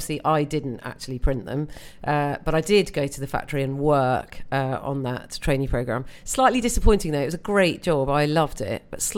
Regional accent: North West England, United Kingdom; now in London, United Kingdom; I grew up on the Wirral.

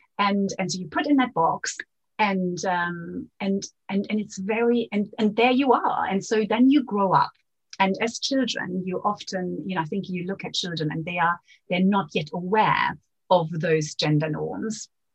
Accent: Venezuela; because I saw in Venezuela, growing up in Venezuela, that they are disproportionately affected

